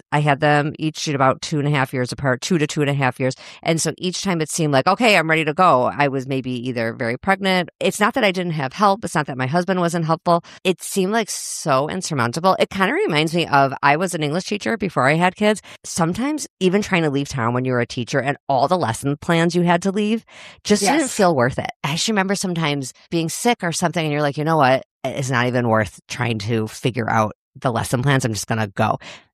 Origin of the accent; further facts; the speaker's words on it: Chicago, Illinois, United States; moved away as an adult; now in Minnesota, United States; We moved to Minnesota right around then. My husband, Brian, is from here. So this is not my hometown. My hometown is Chicago.